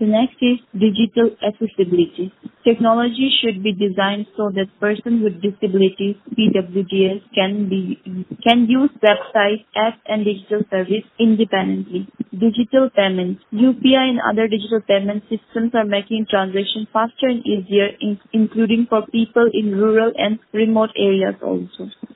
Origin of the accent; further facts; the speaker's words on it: Rajasthan, India; I'm a teacher from Rajasthan.